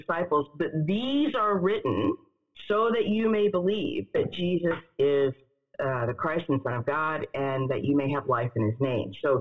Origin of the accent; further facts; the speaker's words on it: West Virginia, United States; now in Omaha, United States; I've been here for about 9 years. I grew up in the East in West Virginia